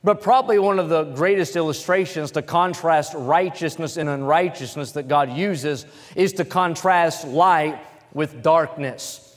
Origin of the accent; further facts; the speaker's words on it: West Virginia, United States; When I was raised in West Virginia, pastor talked about how guns were more readily accessible back then